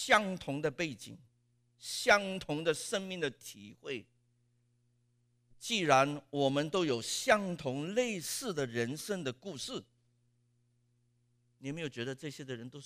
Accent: Hong Kong; born there; 我是香港生的上海人，我们叫自己叫香港仔

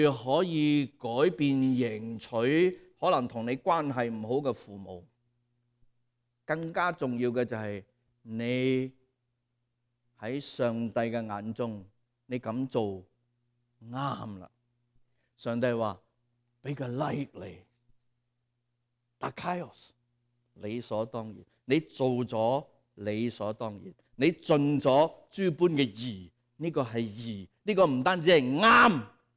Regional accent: Guangdong, China; 即我哋广东人话斋，你当佢冇道咯

